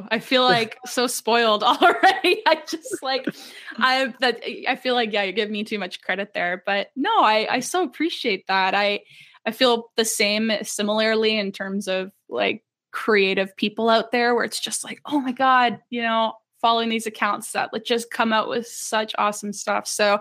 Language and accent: English; Ontario, Canada; I just turned 25, little midlife crisis 2 weeks ago. And I am from Canada, specifically Ontario.